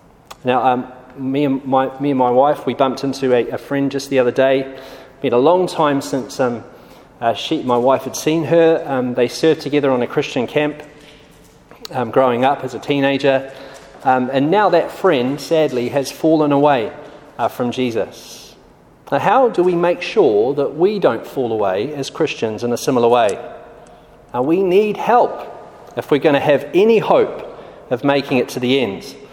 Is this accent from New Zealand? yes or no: yes; New Zealand; now in London, United Kingdom; Married to Christabel, got two kids, and I'm from New Zealand, hence the strange accent.